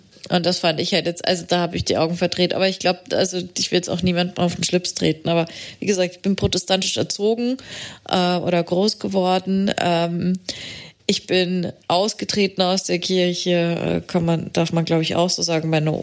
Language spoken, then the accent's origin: German; Portugal; Ich bin in Portugal aufgewachsen.